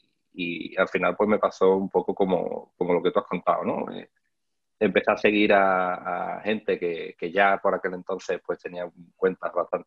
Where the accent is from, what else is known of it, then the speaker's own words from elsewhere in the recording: Cádiz, Andalusia, Spain; para los que todavía no me conozcan, y yo soy un chaval de Cádiz